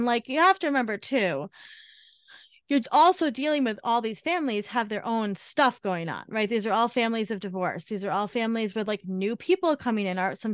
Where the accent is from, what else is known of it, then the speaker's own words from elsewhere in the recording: New York, United States; And I had to say, I'm from New York. And they were like, no, where are you from? And I'm like, New York.